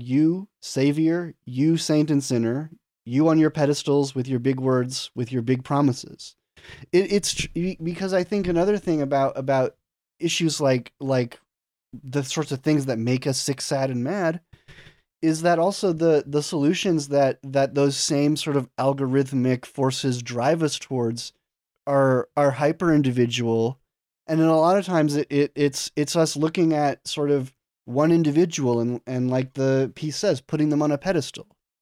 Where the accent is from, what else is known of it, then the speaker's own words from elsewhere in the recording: Boston, Massachusetts, United States; So I grew up in Boston, Massachusetts.